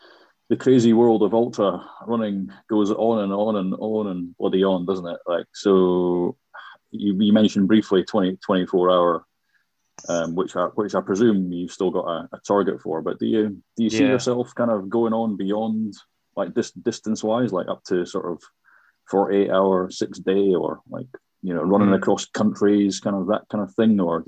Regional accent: London, United Kingdom; being a Londoner, I actually get a bit homesick for Scotland

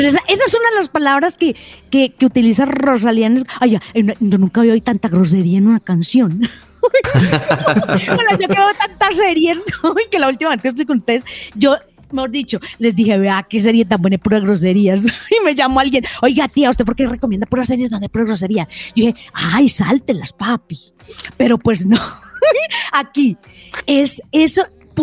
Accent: Antioquia, Colombia; Y yo que soy bien paisa

